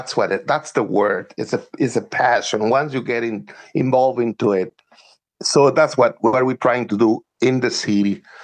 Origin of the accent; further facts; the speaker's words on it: Tijuana, Baja California, Mexico; Well, actually, I was born and raised in Tijuana, too.